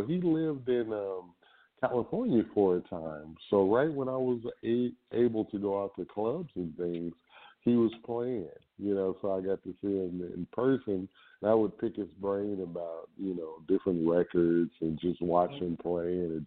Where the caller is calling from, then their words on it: Switzerland; Well, actually, I live in Switzerland. I'm calling you from Switzerland.